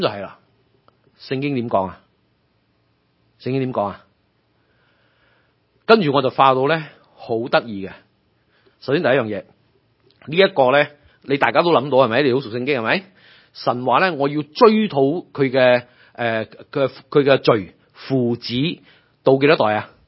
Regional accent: China; 我哋中國人更加有一個行先死先嘅角度

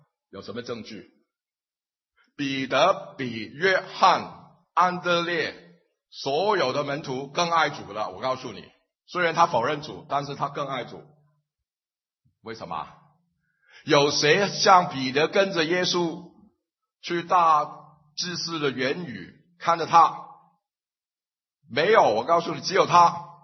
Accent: Guangdong, China; 我们广东人说他开下海口啊

